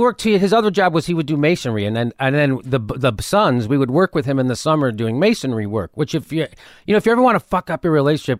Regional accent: Chicago, Illinois, United States; now in Los Angeles, United States; Born and raised Chicago.

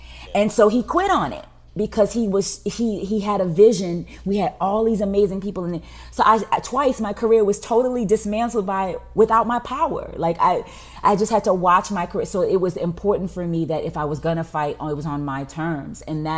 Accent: the South, United States; I loved rock music. I'm from the South, but that's fine.

